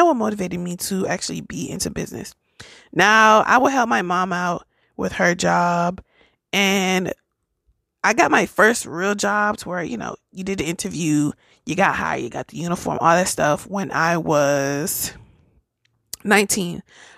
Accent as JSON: {"language": "English", "country": "United States", "tie": "born there", "said": "I'm Caribbean and I was born in America"}